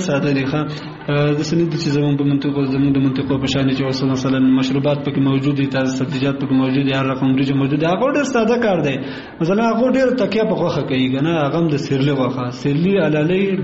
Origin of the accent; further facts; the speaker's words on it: Kunar, Afghanistan; زه اصلن د کونړ ولایت اوسیدونکی یم